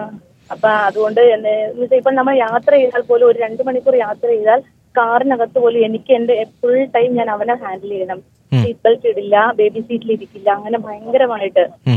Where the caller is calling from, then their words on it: Abu Dhabi, United Arab Emirates; Doctor, ഞാൻ വിളിക്കുന്നത് അബുദാബിയിൽ നിന്നാണ്.